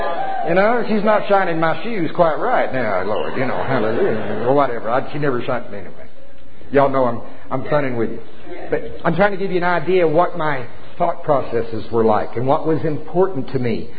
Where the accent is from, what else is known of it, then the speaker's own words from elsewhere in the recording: Oklahoma, United States; How be it, and I'm from Pottawatomie County, Oklahoma. You got to get it real simple for me.